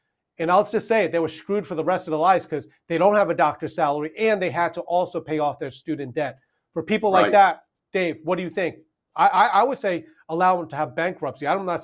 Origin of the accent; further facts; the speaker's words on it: Arkansas, United States; I know in my home state, Arkansas, they just passed the same thing.